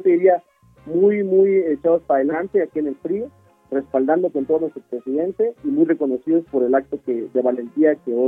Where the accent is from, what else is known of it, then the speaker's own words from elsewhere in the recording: Mexico; porque antes de ser panistas, priistas, terroristas o domecistas, somos mexicanos.